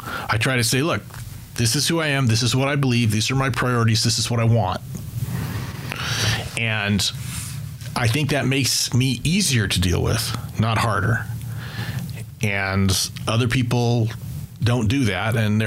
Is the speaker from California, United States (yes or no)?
yes; Escondido, California, United States; having grown up in San Diego, and I grew up in Escondido